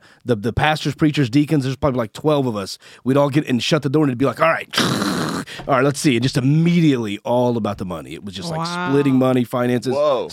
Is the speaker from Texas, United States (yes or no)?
yes; Texas, United States; I'm from Texas. I'm very well aware of cowboy church.